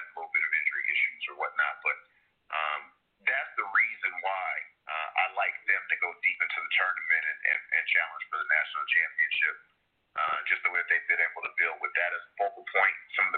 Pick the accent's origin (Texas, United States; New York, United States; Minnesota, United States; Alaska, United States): Minnesota, United States; I'm from Minnesota, so anytime we have a guy who jumps on the national stage coming from the high school ranks, it gets me very excited.